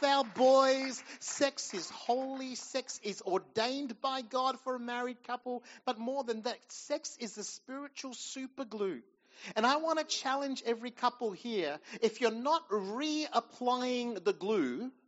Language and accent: English; India; Even saying the word as an Indian is bad.